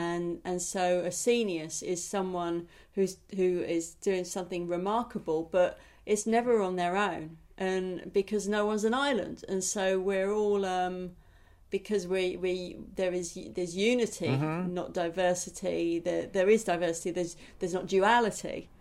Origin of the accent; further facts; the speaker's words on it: United Kingdom; because, you know, I'm a British person talking to an American person.